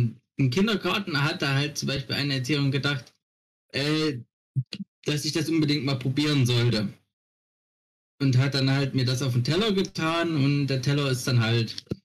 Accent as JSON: {"language": "German", "town": "Zwenkau", "region": "Saxony", "country": "Germany", "tie": "born there", "said": "also ich bin in Zwenkau geboren."}